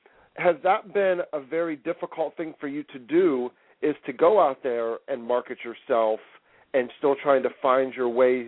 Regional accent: Ohio, United States; I'm originally from Ohio, so I'm with you on that one.

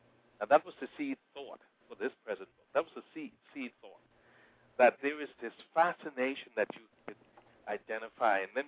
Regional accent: Nassau, New Providence, Bahamas; born there; But I was born in Nassau, Bahamas.

